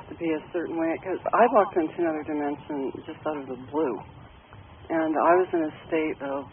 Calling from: Prince Rupert, British Columbia, Canada; from Prince Rupert, British Columbia.

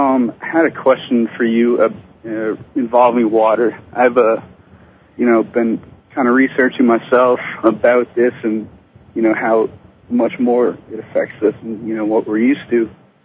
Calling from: New Hampshire, United States; I'm calling from New Hampshire.

